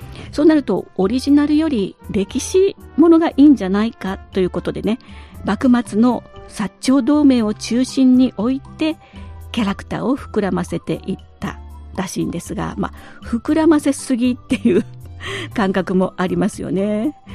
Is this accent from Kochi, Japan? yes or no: yes; Kochi, Japan; 私も坂本龍馬って同じね高知出身なんですよね。